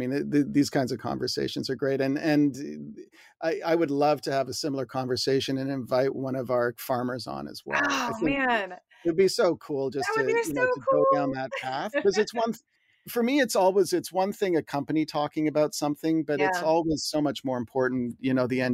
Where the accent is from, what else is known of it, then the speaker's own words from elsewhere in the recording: Canada; I'm Canadian.